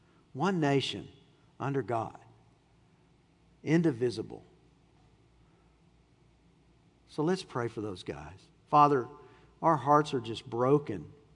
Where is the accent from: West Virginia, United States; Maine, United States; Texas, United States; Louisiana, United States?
Texas, United States; My dad came from Indiana. I grew up in Texas around all of mom's family